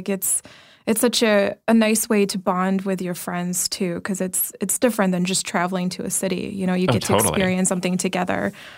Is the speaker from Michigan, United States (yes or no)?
no; Chicago, Illinois, United States; I'm from Chicago.